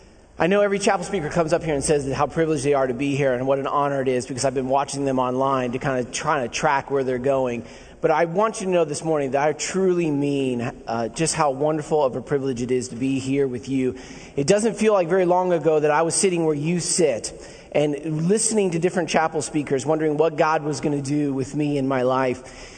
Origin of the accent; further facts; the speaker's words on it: Philadelphia, Pennsylvania, United States; And I'm from Philly, so I'm going to tell you the way it is.